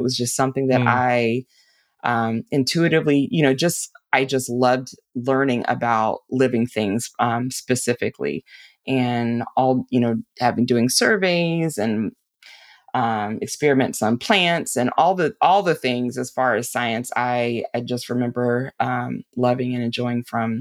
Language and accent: English; West Palm Beach, Florida, United States; So I was raised in West Palm Beach, Florida. I have six brothers. I am the only girl.